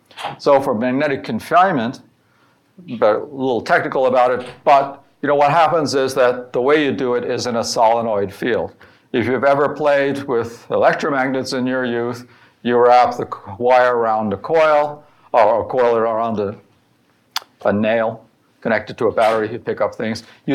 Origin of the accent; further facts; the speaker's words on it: New Jersey, United States; And I'm from New Jersey, as my colleague is